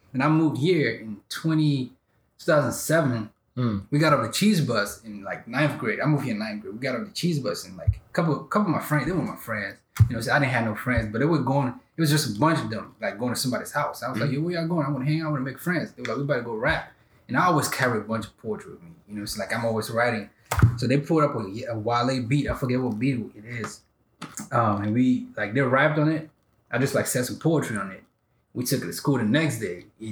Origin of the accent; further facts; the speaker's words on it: Cameroon; I grew up in Cameroon, like back home, you know what I'm saying? Like in the early 90s growing up